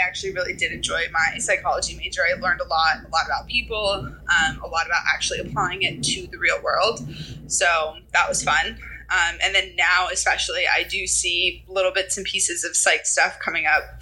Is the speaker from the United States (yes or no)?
yes; San Diego, California, United States; now in New Jersey, United States; Well, I came from San Diego, California. So definitely a bit different than I moved to New Jersey.